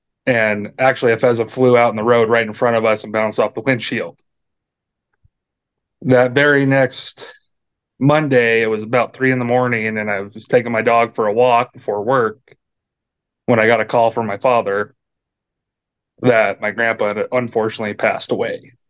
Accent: Washington, United States; also born or lived in Arkansas; I live in Eastern Washington. I've lived here my whole life. And don't let the name fool you. I wasn't born in Wyoming. I was actually born in Arkansas.

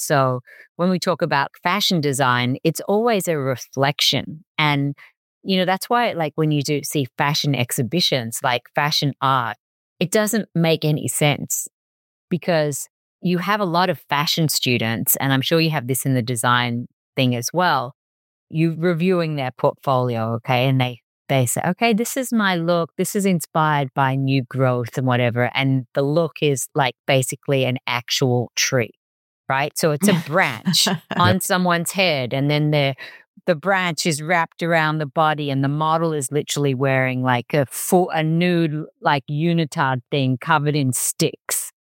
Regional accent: Melbourne, Victoria, Australia; We're Australian, we're from Melbourne

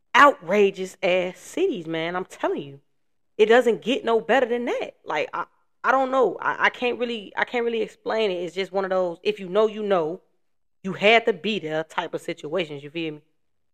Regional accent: Chicago, Illinois, United States; Chicago, Illinois. On the west side. 290 to be exact. I feel like growing up in Chicago was something different from other cities.

